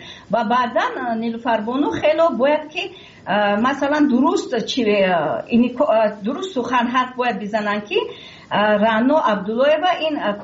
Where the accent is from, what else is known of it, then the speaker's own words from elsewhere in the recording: Tajikistan; ما ملت تاجیک هستیم،